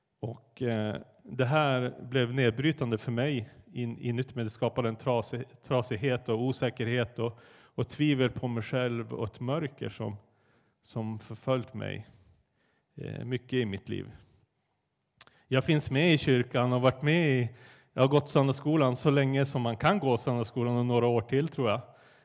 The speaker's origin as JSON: {"language": "Swedish", "town": "Vallen", "region": "Västerbotten County", "country": "Sweden", "tie": "born or raised there", "said": "Jag är uppväxt i Norrland, i norra Västerbotten. Är det någon som har varit där någon gång? Ja, det är några stycken. Anette har varit där. Hon har bott där. Det är 5 mil söder om Skellefteå i en liten by som heter Vallen."}